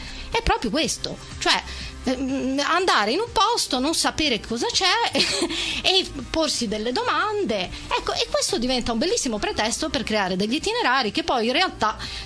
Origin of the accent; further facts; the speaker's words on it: La Spezia, Liguria, Italy; moved away as an adult; now in Rome, Italy; io sono ligure e sono venuta a vivere a Roma negli anni 90. E quindi venire da una realtà di una città piccola e quasi insignificante come La Spezia